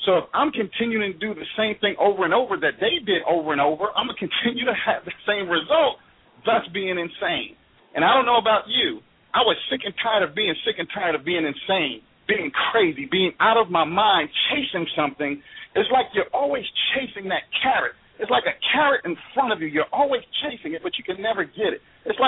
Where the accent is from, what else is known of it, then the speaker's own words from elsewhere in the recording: New York City, New York, United States; I grew up in the Bronx, New York City, while it was the murder capital of the world.